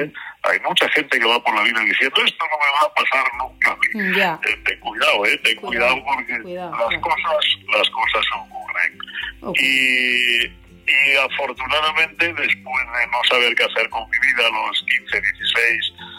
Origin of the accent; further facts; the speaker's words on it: Pontevedra, Galicia, Spain; Yo nací en Pontevedra en una familia muy humilde, en el año 59, muy pobre. Familia muy pobre. Y salimos adelante como buenamente pudimos. Vivía en medio del bosque